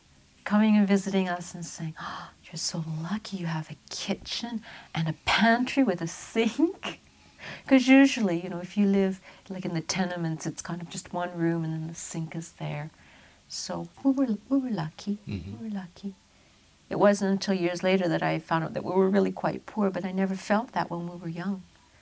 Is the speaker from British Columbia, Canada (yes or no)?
yes; Vancouver, British Columbia, Canada; also born or lived in New Westminster; No, I was born in New West. Mm-hmm. So I think we lived in New West till I was 2 years old. And then we moved to Vancouver to an apartment on Robson Street, 1048 Robson Street.